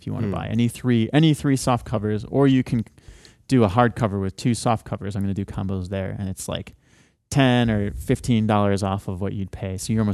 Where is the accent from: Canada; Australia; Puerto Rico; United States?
Canada; I'm from Canada.